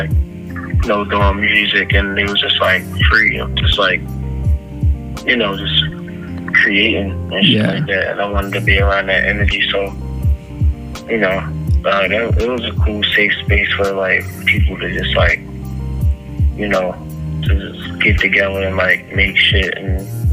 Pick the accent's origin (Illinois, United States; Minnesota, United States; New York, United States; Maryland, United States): Maryland, United States; Baltimore; Like I come from West Baltimore, so I'm not new.